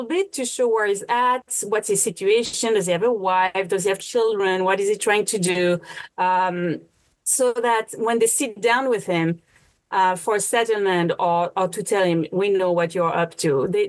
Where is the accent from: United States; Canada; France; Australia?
France; Lyon, Auvergne-Rhône-Alpes; first language French; English is a second language; I'm still learning English, but I'm a native. So I'm French. I was born in France, grew up in Lyon.